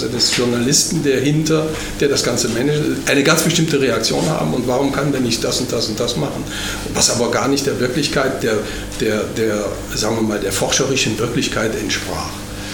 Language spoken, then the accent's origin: German; Rhineland, Germany; es wurden die verschiedenen Schulsprecher einer großer Gymnasien im Rheinland, wo ich herkomme, interviewt